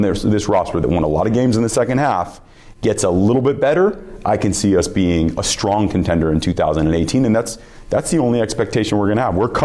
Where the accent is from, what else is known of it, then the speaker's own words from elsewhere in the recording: Los Angeles, California, United States; But remember, I was from Southern California, Los Angeles kid, bouncing all over the map.